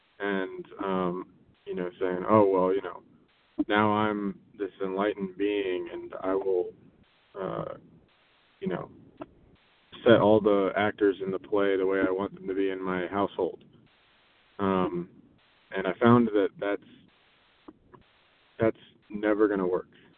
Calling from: Oregon, United States

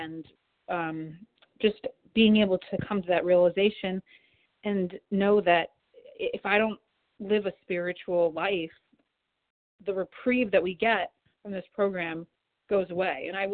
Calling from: New York, United States; I'm calling from New York, and I'm recovered this morning so far.

